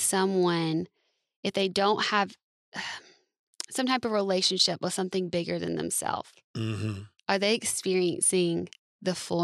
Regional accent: the South, United States; I grew up in the South.

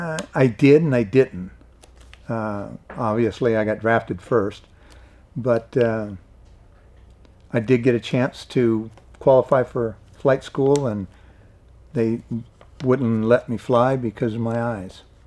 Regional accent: Florida, United States; born there; I was born in Florida. I was raised in the U.S. Air Force.

